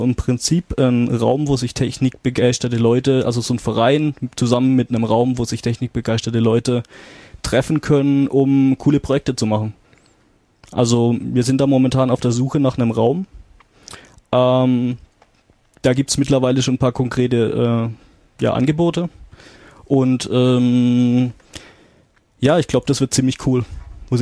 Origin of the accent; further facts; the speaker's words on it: Karlsruhe, Baden-Württemberg, Germany; ich komme ja ursprünglich aus Karlsruhe